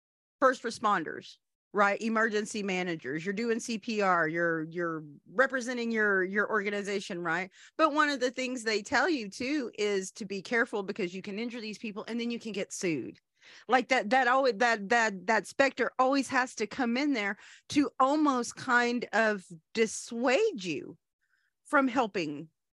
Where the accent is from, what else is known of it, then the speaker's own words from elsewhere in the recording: India; And as an Indian woman